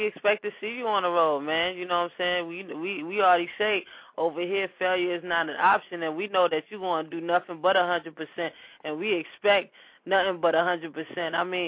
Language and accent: English; New York, United States; I am from New York, but I live here in the DMV though.